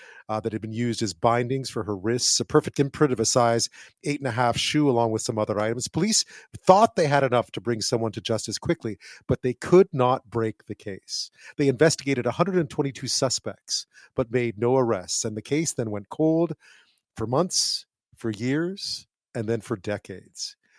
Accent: Montreal, Quebec, Canada; we head back to my hometown, Montreal

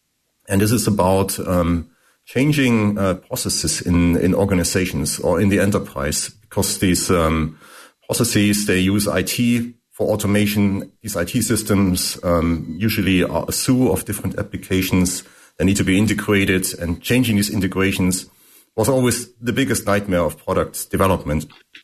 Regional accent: Germany; English is a second language; moved away as an adult; You might have heard from my accent that I'm actually German. So I started my career back in Germany a long time ago in ICT, first in engineering.

